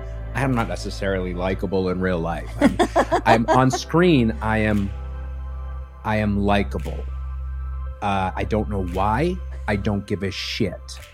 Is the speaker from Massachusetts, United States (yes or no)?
yes; Boston, Massachusetts, United States; I mean, I'm from Boston.